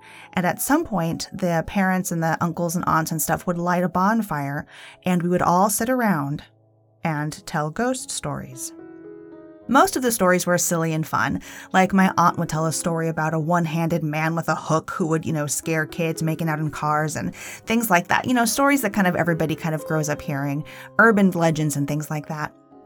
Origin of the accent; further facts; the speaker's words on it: Los Angeles, California, United States; As some of you know, I'm from Los Angeles, but my grandparents lived in Ohio